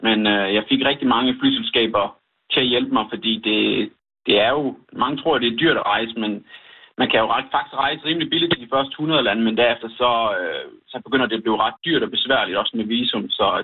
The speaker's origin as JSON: {"language": "Danish", "town": "Hundborg", "region": "North Denmark Region", "country": "Denmark", "tie": "born or raised there", "said": "En lille by, der hedder Hundborg, med cirka 400 nogen indbyggere."}